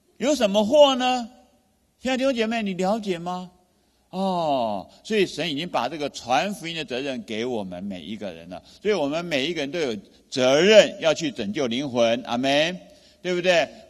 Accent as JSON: {"language": "Chinese", "country": "Taiwan", "said": "我跟你讲，我从台湾来哈，台湾很多年轻人现在不想要结婚"}